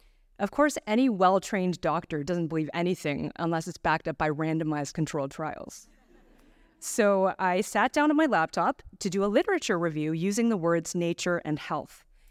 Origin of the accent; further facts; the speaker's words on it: Toronto, Ontario, Canada; now in Vancouver, Canada; Even though I now live in Vancouver, I was born and raised in Toronto. In the 1980s, the eastern edge of the city where I lived was majority white.